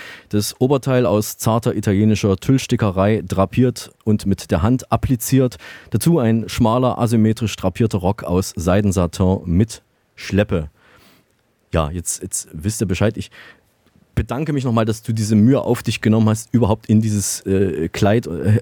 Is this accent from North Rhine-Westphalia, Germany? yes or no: no; Saalfeld, Thuringia, Germany; now in Bangkok, Thailand; In Bangkok konkret. Und da schalten wir jetzt doch gleich weiter in die alte Heimat, in meine alte Heimat nach Saalfeld-Saale.